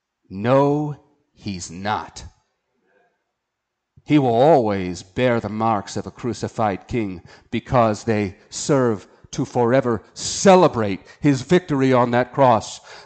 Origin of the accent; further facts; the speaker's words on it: United States; As an American, as a man, I never cared.